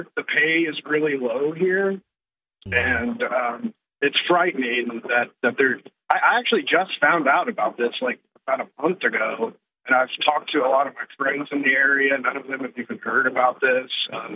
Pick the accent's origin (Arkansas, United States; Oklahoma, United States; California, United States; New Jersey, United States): Arkansas, United States; also born or lived in Texas; I'm from Texas originally and grew up in Arkansas, and I didn't realize how good I had it in Arkansas